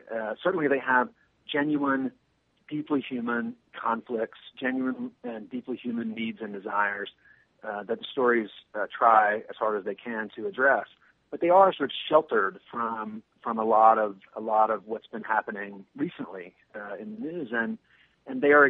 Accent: Alabama, United States; In some ways, I guess I thought of this book as a kind of love letter to my hometown.

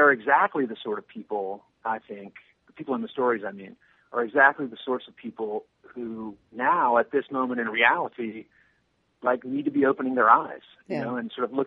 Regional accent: Alabama, United States; In some ways, I guess I thought of this book as a kind of love letter to my hometown.

